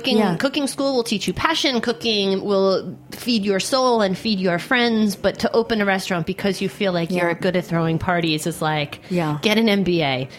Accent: The Hamptons, New York, United States; I grew up in the Hamptons in that era, and so I like recognized a lot of places and personality types.

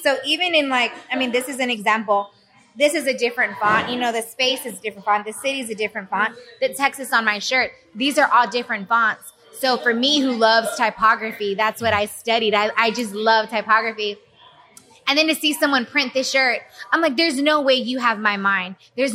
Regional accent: Houston, Texas, United States; I'm from Houston. I went to school here in Houston.

